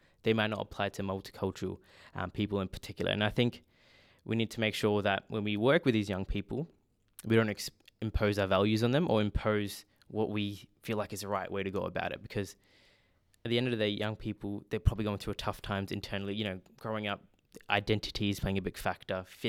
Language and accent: English; India; now in Australia; migrant, me being here for almost 17 years now, if I go to India, where my country of origin, they'll say I'm not Indian because I'm too Western. If I say I'm Australian here, traditionally, I'm not Australian.